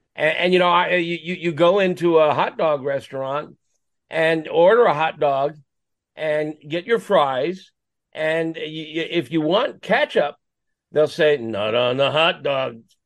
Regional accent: Levittown, New York, United States; also born or lived in Chicago / East Meadow; I was born actually in Chicago, but very soon after birth, my folks moved me to Levittown on Long Island, which was a new concept of a suburb. And we lived there for a number of years. And then we moved to East Meadow, also on Long Island.

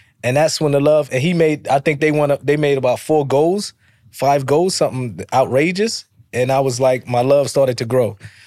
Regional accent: New Jersey, United States; I'm from New Jersey, but I used to like the Washington Redskins.

